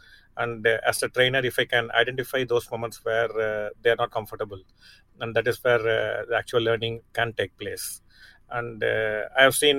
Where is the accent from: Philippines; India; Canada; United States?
India; Chennai, Tamil Nadu; And it's going to happen in my hometown, Chennai.